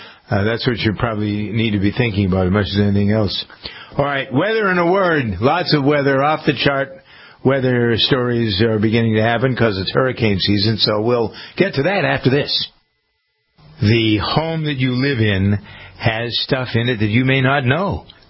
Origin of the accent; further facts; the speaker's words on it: New England, United States; as a kid growing up in New England, the hurricane season was always something that you wished you didn't have to participate in.